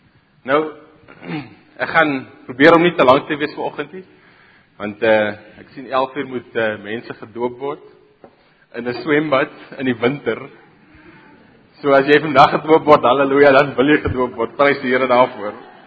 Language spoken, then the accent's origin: Afrikaans; Karoo, South Africa; dit is gebore en getoe daar in die Karoo, waar ek groot geword het.